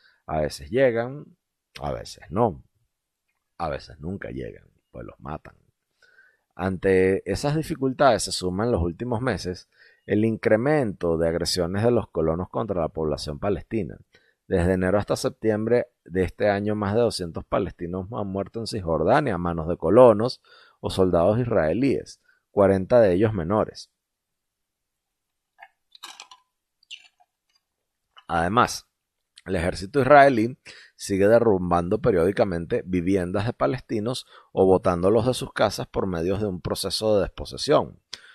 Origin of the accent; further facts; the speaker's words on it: Venezuela; porque yo soy es venezolano, ¿ok?